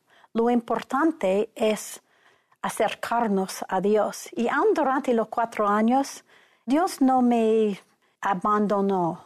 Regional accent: Salt Lake City, Utah, United States; Nací en los Estados Unidos, en Lago Salado, en el centro de la iglesia, pero mi padre también era presbiteriano y mi madre menos activa.

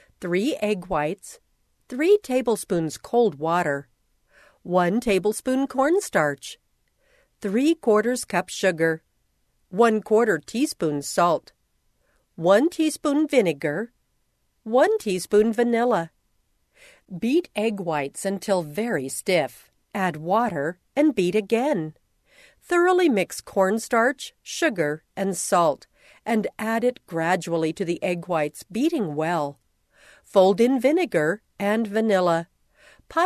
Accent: Australia; I'm 9 years old, and I'm from Australia. I live in one of the driest continents in the world, but I love where I live.

